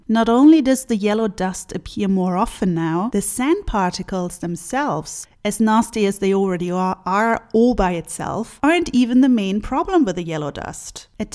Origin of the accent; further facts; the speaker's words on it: Bonn, North Rhine-Westphalia, Germany; now in Freiburg, Germany; it is much cleaner and greener than where I lived before, which was my hometown of Bonn. Bonn is close to Cologne and close to all sorts of coal mining or ex-coal mining areas